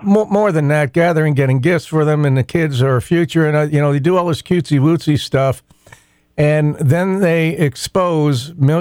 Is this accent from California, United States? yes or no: yes; California, United States; and I'm from the Bay Area, I'd be a little offended that they didn't ask somebody from their home area to come and perform in Santa Clara.